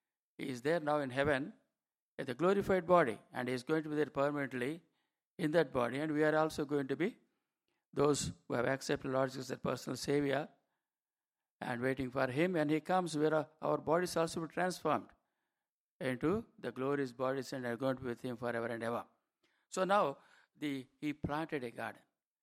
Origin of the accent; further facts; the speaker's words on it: India; accent: Indian; Please excuse me for my Indian accent or Telugu accent.